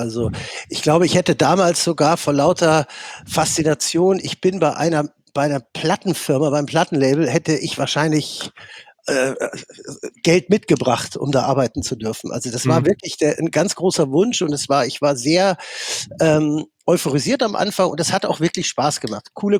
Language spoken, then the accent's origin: German; Netherlands; German is a second language; moved away; ich komme aus Holland und bin in Holland groß geworden und habe dort jeden Gulden damals in Musik gesteckt.